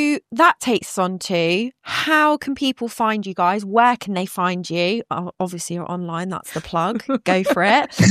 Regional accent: France; I grew up in France. So for us, we grew up around the vineyards and tasting wine and all of that stuff.

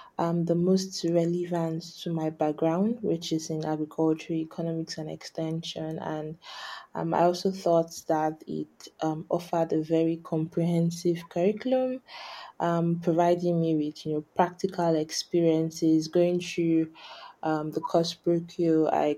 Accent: Nigeria; now in Edinburgh, United Kingdom; I'm actually Nigerian, and my interest in coming to study in Scotland is largely because of the long history of agricultural innovation and research in Scotland.

